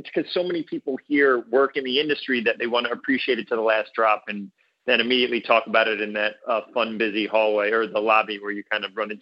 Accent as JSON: {"language": "English", "town": "Yonkers", "region": "New York", "country": "United States", "also_born_or_lived": "Manhattan", "lives_now": "Los Angeles, United States", "said": "I came from New York where the movie, or Yonkers, and then Manhattan, where the movie going experience is like, you know, you get a ticket, then you try to run to a seat as quick as you can."}